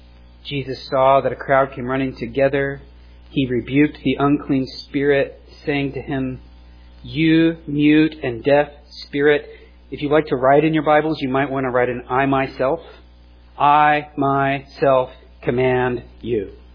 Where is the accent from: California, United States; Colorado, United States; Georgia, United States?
Georgia, United States; I'm from Georgia. I root for the South Carolina Gamecocks.